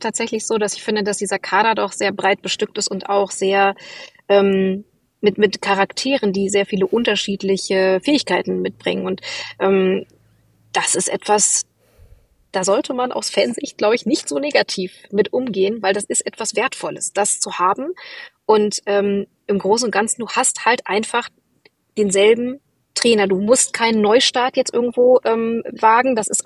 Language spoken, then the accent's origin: German; Hanover, Lower Saxony, Germany; born there; now in Berlin, Germany; für mich als gebürtige Hannoveranerin, die in Berlin wohnt